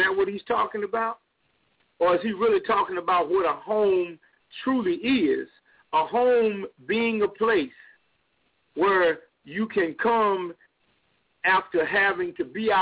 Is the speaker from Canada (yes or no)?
no; East St. Louis, Illinois, United States; growing up in East St. Louis, Illinois, when you went to the store or the confectionery, as we called it back then.